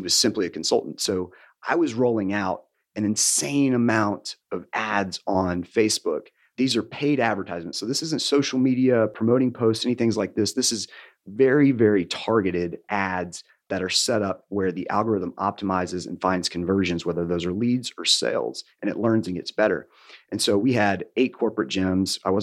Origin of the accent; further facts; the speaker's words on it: Birmingham, Alabama, United States; also born or lived in Los Angeles; I come to Iron Tribe Fitness in Birmingham, which is my hometown where I'm from. So back from